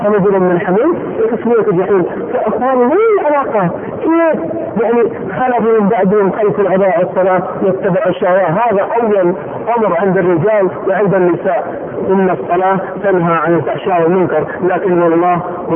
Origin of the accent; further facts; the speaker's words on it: Saudi Arabia; فهو والله من اطرف الاسر عندنا في السعودية